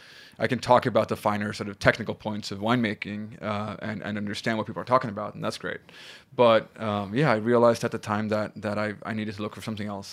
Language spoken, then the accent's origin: English; South Sweden, Sweden; I grew up in Sweden, in the south of Sweden.